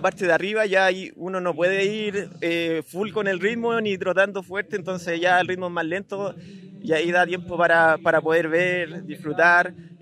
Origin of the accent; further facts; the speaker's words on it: Chile; Yo siendo chileno recibí mucho apoyo acá